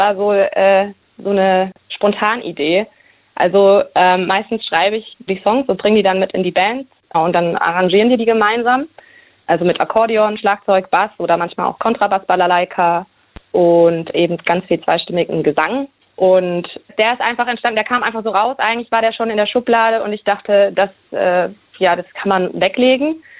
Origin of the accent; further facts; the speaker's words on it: Heidelberg, Baden-Württemberg, Germany; Also ich komme aus Heidelberg.